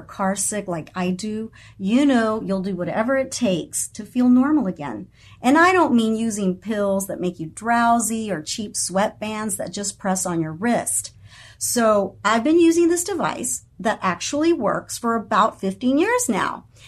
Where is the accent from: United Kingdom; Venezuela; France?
Venezuela; now in United States; Look, I know these are my paisanos, okay? These are from my home country.